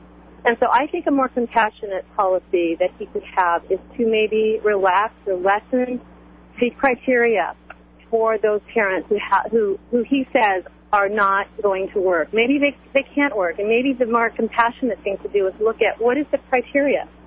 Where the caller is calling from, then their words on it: Granite Bay, California, United States; I'm from Granite Bay.